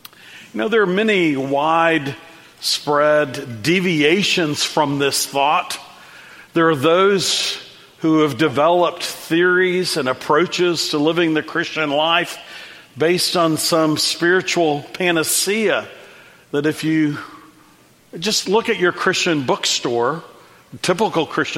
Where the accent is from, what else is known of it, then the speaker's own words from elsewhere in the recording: Dallas, Texas, United States; I grew up in Dallas, Texas. Our street in Dallas when I was a little boy was named Hillville.